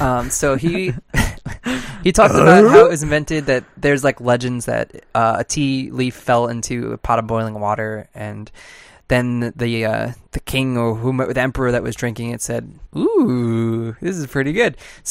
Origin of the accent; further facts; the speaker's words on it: New York, United States; We're both from Long Island.